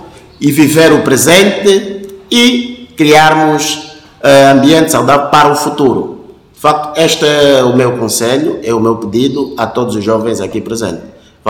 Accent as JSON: {"language": "Portuguese", "country": "Angola", "said": "todos nós somos angolanos"}